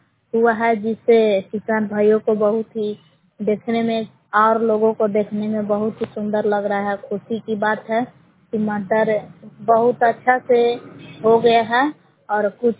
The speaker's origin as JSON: {"language": "Hindi", "town": "Belav", "region": "Bihar", "country": "India", "said": "ग्राम बेलाव जिला कैमूर भभुआ के निवासी हूँ।"}